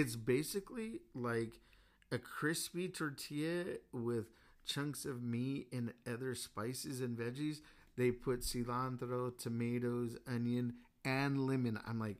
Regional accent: Los Angeles, California, United States; I'm like I'm a dude from East LA, man. From Whittier area, and my dad's from East Los, my mom's from Wilmas, from Wilmington.

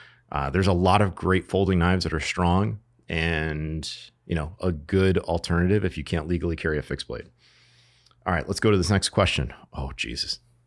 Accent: Bristol, Connecticut, United States; preserves my legacy in my hometown because I'm an educator. I was a high school history teacher. I learned to love the outdoors in Connecticut, in Bristol.

